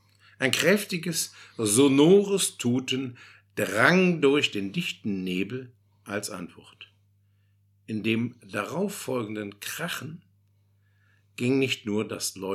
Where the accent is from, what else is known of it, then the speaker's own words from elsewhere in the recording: Cologne, North Rhine-Westphalia, Germany; Der nächste Text erfreut mich besonders als Kölner.